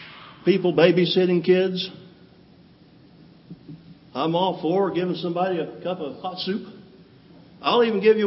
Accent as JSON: {"language": "English", "region": "West Virginia", "country": "United States", "tie": "born or raised there", "said": "I grew up in West Virginia. As a little boy, you know, we didn't have cable TV."}